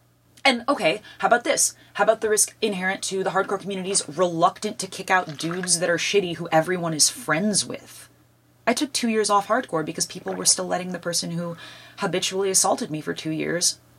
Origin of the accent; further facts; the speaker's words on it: Watertown, New York, United States; And then there's these other rural districts around where I grew up in Watertown. There's Carthage, New York.